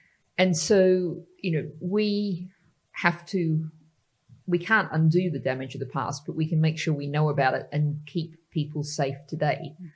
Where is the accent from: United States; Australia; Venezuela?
Australia; accent: Australian; if anyone hasn't picked my accent up, it comes from Australia originally.